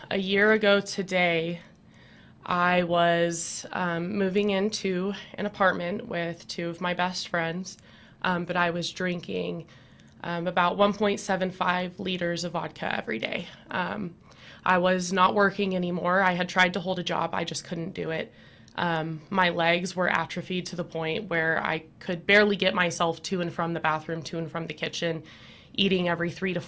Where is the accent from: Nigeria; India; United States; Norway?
United States; Dallas, Texas; So I'm actually from Dallas, Texas. I'll start off with that. I'm 26 years old.